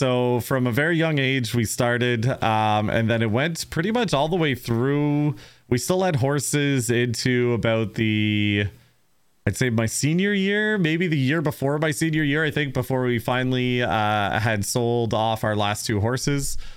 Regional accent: Pendleton, Ontario, Canada; So I grew up in a little town in Ontario called Pendleton, a little tiny town on a horse farm.

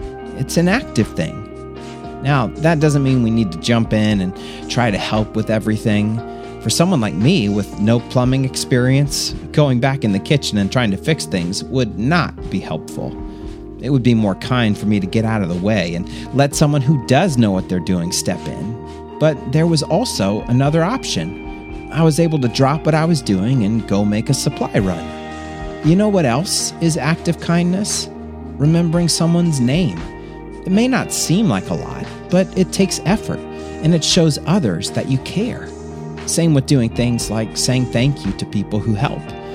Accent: Florida, United States; You'd think that since I grew up in Florida, I would love the beach and swimming pools and playing in the rain.

